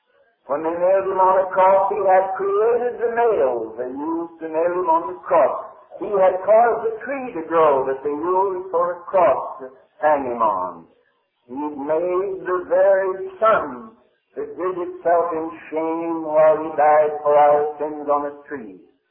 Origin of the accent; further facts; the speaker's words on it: United States; I'm an American, and I'm relatively free.